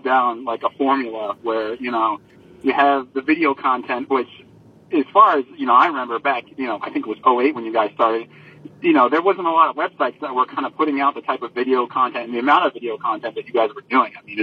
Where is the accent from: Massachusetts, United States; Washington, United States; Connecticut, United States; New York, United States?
Connecticut, United States; Bristol; I'm from Bristol, Connecticut.